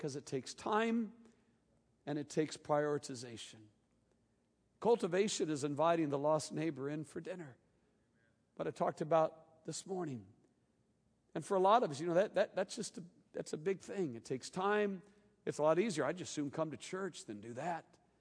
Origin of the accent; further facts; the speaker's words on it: Carlinville, Illinois, United States; I was raised in Illinois, little town there.